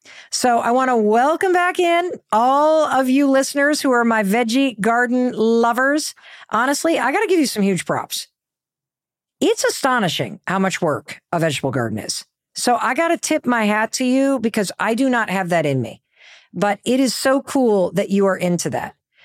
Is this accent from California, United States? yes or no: no; Michigan, United States; So end of May, Memorial Day, United States … growing up in Western Michigan, we would load up into the Jeep Wagoneer and we would drive to the garden center